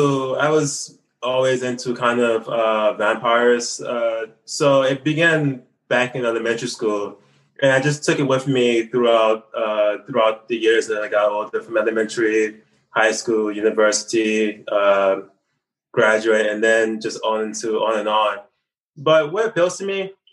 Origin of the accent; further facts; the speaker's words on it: New Orleans, Louisiana, United States; also born or lived in South Korea; now in Taipei, Taiwan; I am originally from America. For your audience, may not know, it's New Orleans. It's actually fairly common, like a fairly well-known place, Louisiana. And I came out here to Asia about 11 years ago, and I was 10 years in South Korea